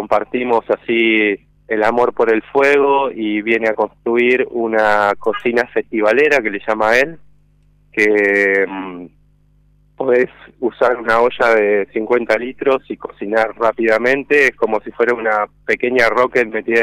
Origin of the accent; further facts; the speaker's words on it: El Bolsón, Río Negro, Argentina; yo que soy de Bolsón